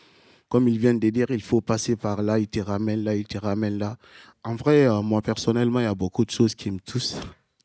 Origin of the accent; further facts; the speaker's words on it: Guinea; je viens de Guinée-Conakry